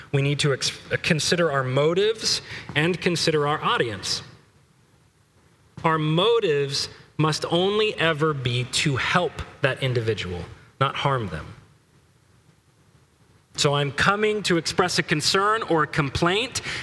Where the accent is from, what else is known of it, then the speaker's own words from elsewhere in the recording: West Coast, United States; That I forget that I grew up on the West Coast